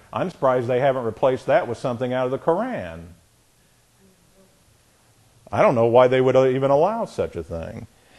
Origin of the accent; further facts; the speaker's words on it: Indiana, United States; In fact, I'm from Indiana, and the big newspaper in Indiana was the Indianapolis Star.